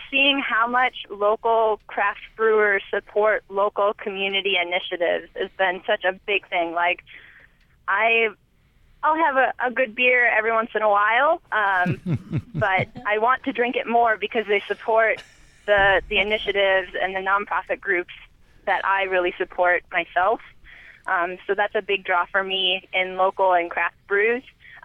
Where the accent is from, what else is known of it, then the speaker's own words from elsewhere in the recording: Wisconsin, United States; For me, my home state has New Glarus, and they don't distribute out of Wisconsin.